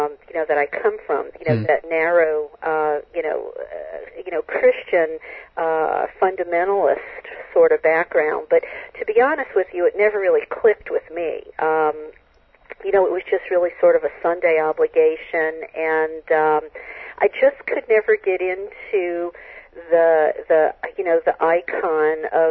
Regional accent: New Orleans, Louisiana, United States; Well, I grew up in New Orleans, Louisiana, which is sort of referred to in the United States as the Bible Belt, because it's predominantly Catholic and Baptist.

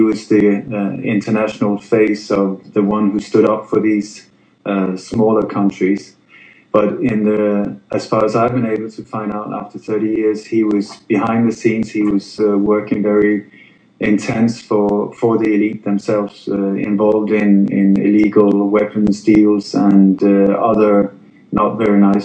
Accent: Sweden; also born or lived in Denmark / Iceland / England; now in Spain; And my body was born in Denmark. I grew up mostly in Sweden, and since then I've been living on Iceland, a while in England, and now I've been living in Spain since 2000.

